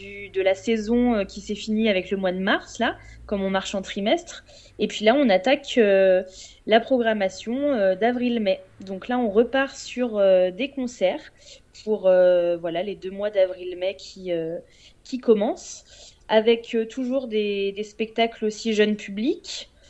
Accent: Nantes, Pays de la Loire, France; parce que je suis nantaise d'origine

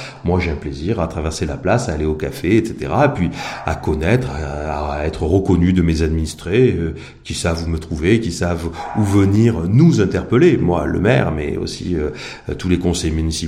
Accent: Provence-Alpes-Côte d'Azur, France; Il n'y a pas de village-rue chez nous en Provence.

